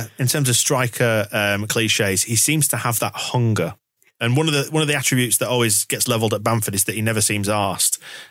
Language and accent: English; Bradford, Yorkshire and the Humber, United Kingdom; I'm from Bradford.